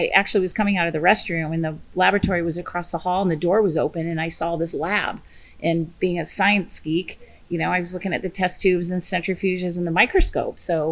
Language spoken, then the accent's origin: English; Iowa, United States; and I'm from Iowa, and my parents had picnics and block parties and pig roasts and whatnot.